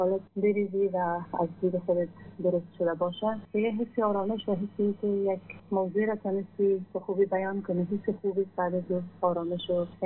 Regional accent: Kabul, Afghanistan; از ولایت غزنی افغانستان. در کابل زاده شدیم، کابل بزرگ شدیم، مکتب اونجا خواندیم

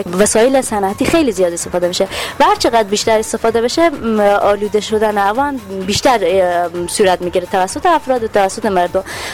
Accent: Herat, Afghanistan; خدا به خاطر از اینکه ما به ولایت هراتیم، نسبت به دیگه ولایت های همجوار یا پایتخت نشینا، آب و هوای ولایت ما خیلی خوبه و نسبتا تازه

